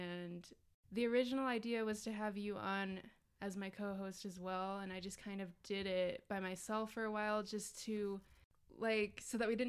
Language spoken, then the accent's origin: English; Utah, United States; born there; So I was born in Utah.